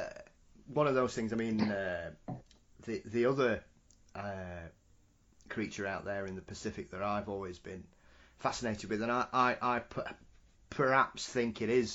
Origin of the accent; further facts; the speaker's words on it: Sheffield, Yorkshire and the Humber, United Kingdom; you're from Belfast and I'm from Sheffield in Yorkshire.